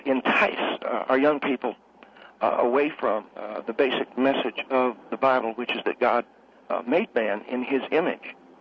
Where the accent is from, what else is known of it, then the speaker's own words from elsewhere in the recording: Scottsdale, Arizona, United States; I can remember going into my very first dentist when I was a little boy growing up in Scottsdale, Arizona.